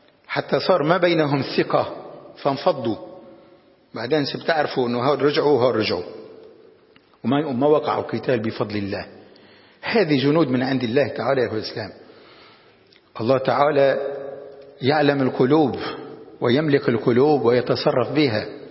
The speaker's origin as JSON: {"language": "Arabic", "country": "Lebanon", "said": "عندنا بلبنان، أو خلي لبنان اللي بنحكي عنه شوي"}